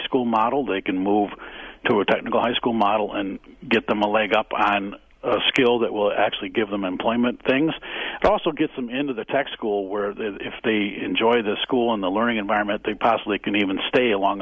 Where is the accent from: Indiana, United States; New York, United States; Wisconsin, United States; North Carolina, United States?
Wisconsin, United States; Caledonia; I'm not from Racine. I'm from Caledonia.